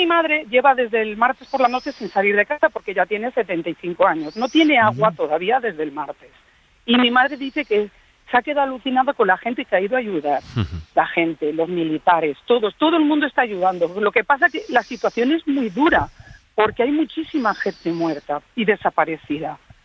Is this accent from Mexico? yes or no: no; Paiporta, Valencian Community, Spain; yo soy de Paiporta, del pueblo donde ha pasado la Dana.